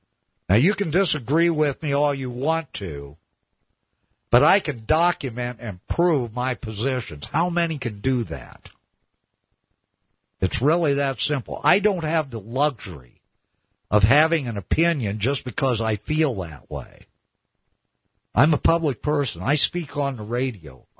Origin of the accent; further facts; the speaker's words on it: United States; And that's not what I want as an American. I'm proud of my country.